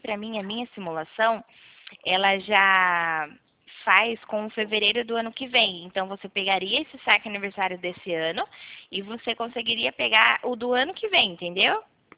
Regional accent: Nova Odessa, São Paulo, Brazil; Eu sou aqui de Nova Odessa.

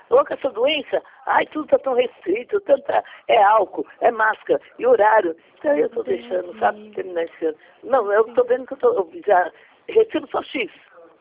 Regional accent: São Paulo, Brazil; Eu sou daqui de São Paulo, da prefeitura de São Paulo.

